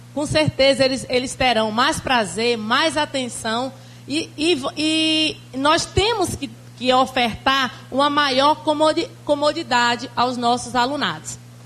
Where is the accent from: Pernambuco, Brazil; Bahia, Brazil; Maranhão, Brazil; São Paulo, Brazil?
Maranhão, Brazil; São João dos Patos; desde a minha infância lá no Maranhão, São João dos Patos, hoje ainda continua os belíssimos desfiles das escolas no 7 de setembro.